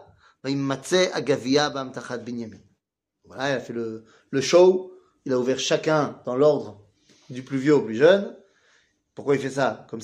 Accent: Poland; Bon, je suis polonais, n'oublie pas.

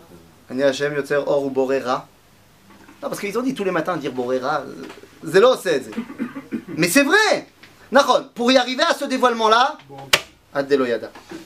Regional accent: Jerusalem, Jerusalem District, Israel; je viens de Jérusalem.

